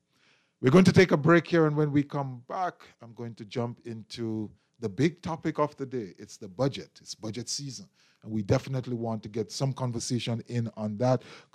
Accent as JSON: {"language": "English", "country": "Jamaica", "moved": "yes", "lives_now": "Bahamas", "said": "Do not call me and remind me that I'm from Jamaica. I know that. I know from whence I come. Do not call me and tell me to go back home, because this is my home."}